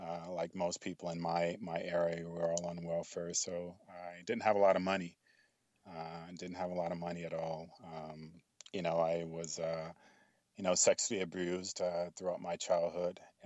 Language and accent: English; Fresno, California, United States; born there; You know, I was born in Fresno, California. 1965 is when I was born.